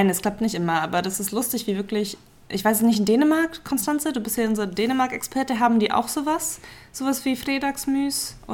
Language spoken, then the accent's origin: German; Southern Germany, Germany; ich bin im Süden, in Süddeutschland aufgewachsen